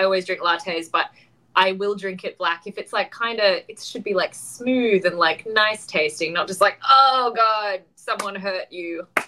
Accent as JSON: {"language": "English", "country": "Australia", "said": "Well, I'm Australian, so we have fantastic coffee in Australia."}